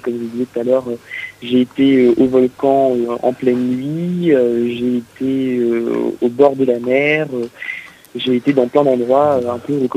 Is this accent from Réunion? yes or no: yes; Réunion; Je suis originaire de La Réunion.